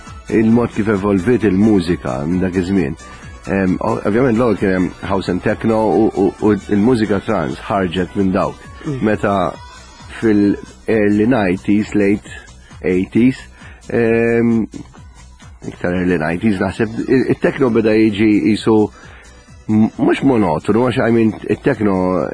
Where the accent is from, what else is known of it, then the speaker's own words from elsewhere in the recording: Cottonera, South Eastern Region, Malta; Il-Kottonera.